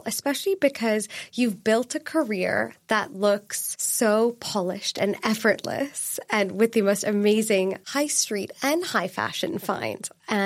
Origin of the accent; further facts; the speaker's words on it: Hong Kong; So we are from Hong Kong.